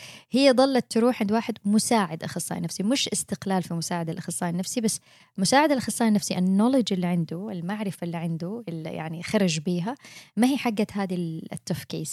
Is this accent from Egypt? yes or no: no; Saudi Arabia; وفي بعض الدول زي مثلا عندنا بالسعوديه